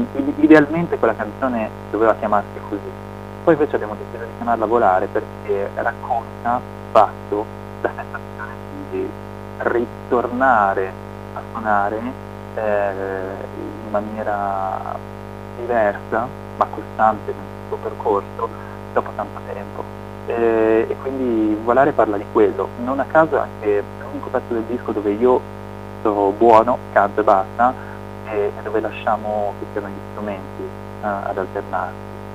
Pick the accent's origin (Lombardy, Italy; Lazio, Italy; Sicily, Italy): Lombardy, Italy; Milan; Sono un pochino più di 40 e ho avuto una fortuna. Quando ero piccolo abitavo qui a Milano, dietro dove c'erano gli uffici della Vox Pop.